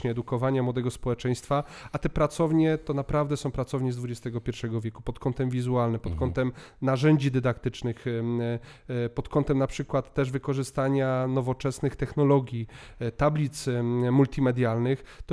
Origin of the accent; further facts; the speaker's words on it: Jeleśnia, Silesian Voivodeship, Poland; pochodzę z Żywiecczyzny, wywodzę się z gminy Jeleśnia, to jest moja rodzinna gmina i tam się wychowałem